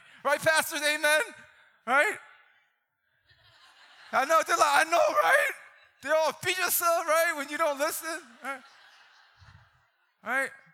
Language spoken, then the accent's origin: English; Baltimore, Maryland, United States; when I was growing up in Baltimore City, I grew up in the ghetto. You could probably tell, right? I grew up in the ghetto, and I didn't know how to be Korean.